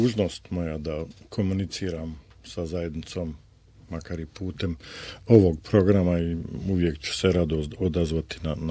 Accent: Sarajevo, Federation of Bosnia and Herzegovina, Bosnia & Herzegovina; also born or lived in Kozluk / Zvornik / France / Switzerland; Pa, rođen sam u Kozluku, sjeveroistočnoj Bosni. Tamo sam živio 5 godina, onda smo se preselili u Zvornik 3 godine i tamo negdje od 8. godine sam stanovnik Sarajeva.

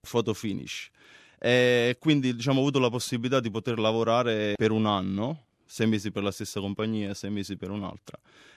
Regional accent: Postiglione, Campania, Italy; moved away as an adult; also born or lived in Rome; now in Australia; Io vengo da un piccolo paese del Cilento, chiamato Postiglione, in provincia di Salerno. Poi, diciamo, a 18 anni mi sono spostato per motivi di studio a Roma

